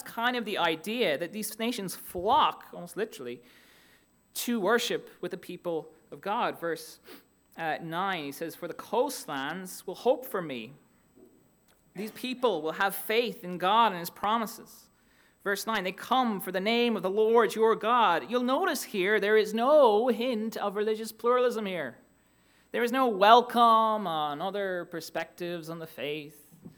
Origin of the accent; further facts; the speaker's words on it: Ireland; I'm Irish. Okay, in case you didn't catch that.